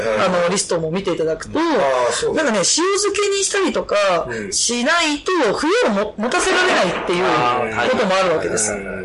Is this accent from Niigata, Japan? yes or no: yes; Kashiwazaki, Niigata, Japan; いやー、私、柏崎出身ですけども